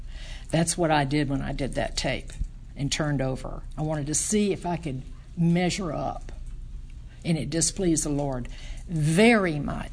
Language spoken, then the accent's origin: English; the South, United States; accent: southern; My southern accent, the whole thing, I'm all over the map.